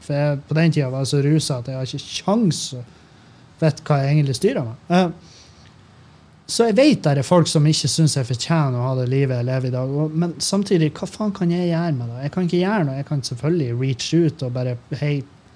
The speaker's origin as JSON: {"language": "Norwegian", "town": "Meløy", "region": "Nordland", "country": "Norway", "tie": "born or raised there", "said": "Jeg født og oppvokst i Meløy kommune"}